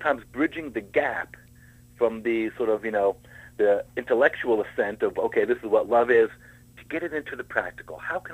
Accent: United States; For myself as an American, where, we value liberty, independence, freedom

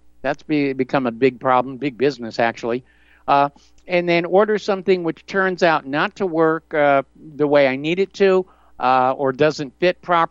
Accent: New Hampshire, United States; also born or lived in Hawaii; now in Indiana, United States; But I grew up with canning in New Hampshire. And now here in Indiana, we go to the store

